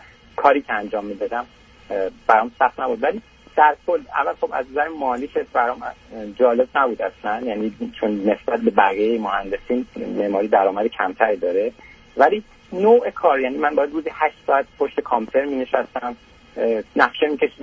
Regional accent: Iran; moved away as an adult; حدود 6 سال پیش از ایران به کانادا مهاجرت کردیم.

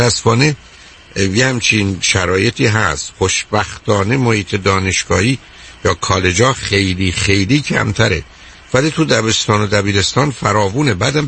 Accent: Iran; به نام وقتی هم که من ایرانی هستم برای یه عدهشون مسخره است

